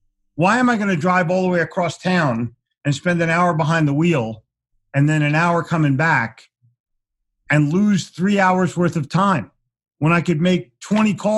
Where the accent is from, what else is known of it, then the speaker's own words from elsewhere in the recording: Philadelphia, Pennsylvania, United States; You know, I neglected to tell you I'm from Philly